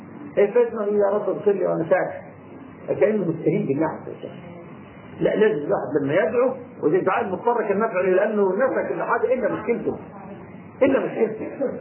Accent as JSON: {"language": "Arabic", "country": "Egypt", "said": "جماعتنا المصريين قدرنا احنا مصريين"}